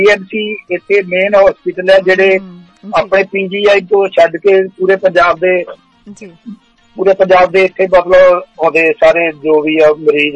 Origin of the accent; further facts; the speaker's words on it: Ludhiana, Punjab, India; ਮੈਂ ਲੁਧਿਆਣਾ ਸ਼ਹਿਰ ਤੋਂ ਬਿਲੋਂਗ ਰੱਖਦਾ ਜੀ।